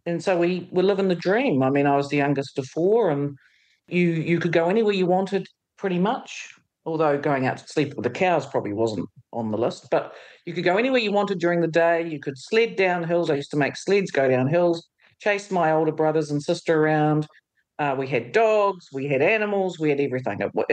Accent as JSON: {"language": "English", "town": "Whanganui", "region": "Manawatū-Whanganui", "country": "New Zealand", "said": "And I'm like, you know, I'm from Whanganui. I mean, the highlight of a Saturday night in Whanganui in the 60s and 70s was going to the pie cart in the main street."}